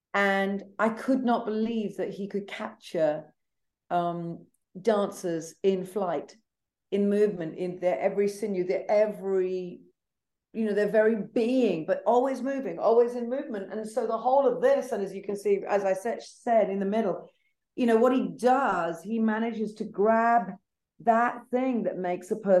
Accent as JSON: {"language": "English", "country": "United Kingdom", "said": "because as a Brit, you know, I would say every two minutes something weird would happen"}